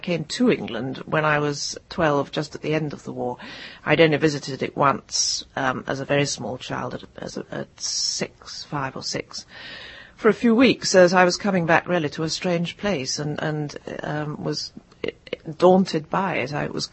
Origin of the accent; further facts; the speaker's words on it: Cairo, Cairo Governorate, Egypt; since I was a child in Egypt. I was born and brought up in Cairo and was a child of 8, 9 or so when the war broke out